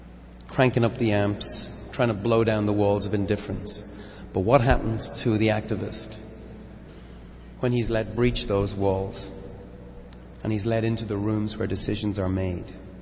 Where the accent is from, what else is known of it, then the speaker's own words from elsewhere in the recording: Ireland; I'm a rock star. I'm Irish.